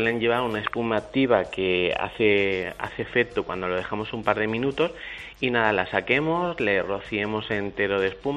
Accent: Alicante, Valencian Community, Spain; Yo que soy alicantino

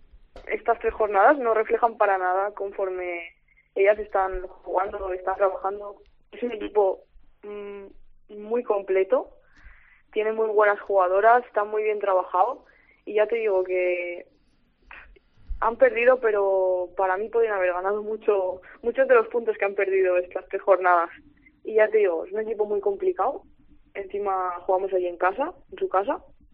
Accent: Castellón, Valencian Community, Spain; Bueno, es que yo no vivo en Valencia, entonces tampoco te puedo decir. Yo soy más de Castellón.

